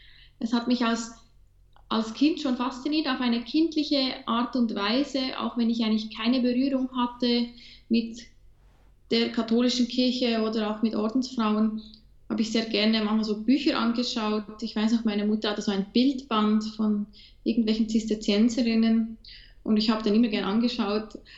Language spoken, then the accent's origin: German; Bern, Switzerland; born there; ich bin in Bern geboren, in einer nicht katholischen, also nur teils katholische Familie. Meine Mutter ist katholisch aufgewachsen im Kanton Luzern. Mein Vater reformierter Berner.